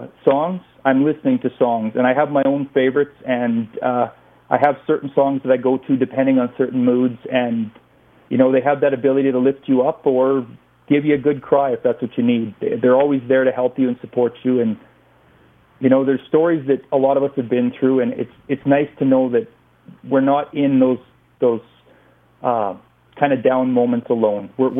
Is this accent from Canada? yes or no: yes; Manitoba, Canada; now in Alberta, Canada; I was originally from Manitoba. I'm now based loosely in Alberta. It's kind of a back and forth situation.